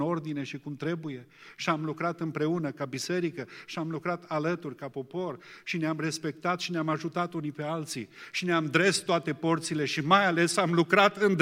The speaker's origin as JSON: {"language": "Romanian", "country": "Romania", "said": "noi, ca români"}